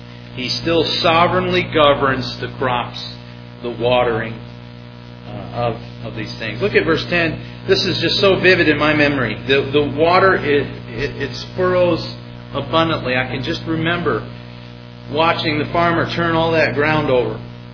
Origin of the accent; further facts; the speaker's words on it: New York, United States; I grew up in New York State, in the middle of the state, dairy farming country, and there's like nobody there.